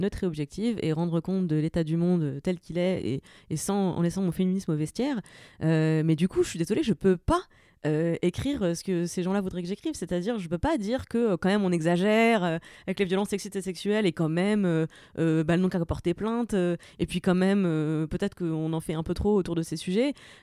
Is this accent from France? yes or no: yes; Saint-Avold, Grand Est, France; now in Paris, France; je viens de la région de Saint-Avold, qui était un bastion gilet jaune, et que je m'étais un peu désintéressée de la question vivant dans Paris.